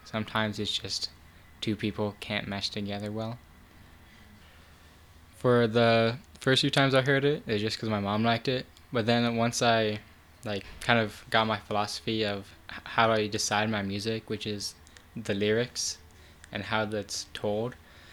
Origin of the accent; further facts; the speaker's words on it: Bryan, Ohio, United States; I'm from Bryan, Ohio.